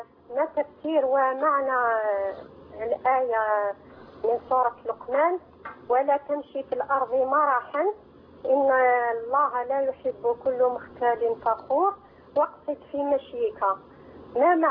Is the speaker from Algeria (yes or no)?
yes; Algeria; يلقي الدرس تارة باللغة الأمازيغية عندنا في الجزائر